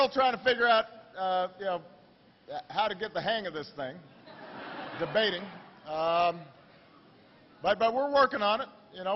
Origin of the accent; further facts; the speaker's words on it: Chicago, Illinois, United States; Look, I'm from Chicago.